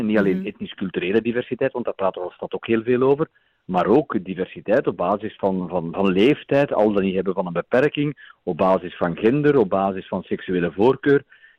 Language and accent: Dutch; Mechelen, Flanders, Belgium; Dat is eigenlijk iets waar we als Mechelaars heel trots mogen op zijn.